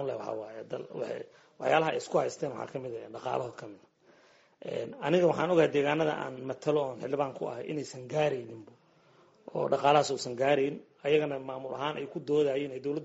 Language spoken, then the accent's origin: Somali; Hirshabelle, Somalia; anagu degan ahaan waxaan ka soo jeednaa gobolka Hiiraan maamulka Hirshabeelle aan ka tirsannahay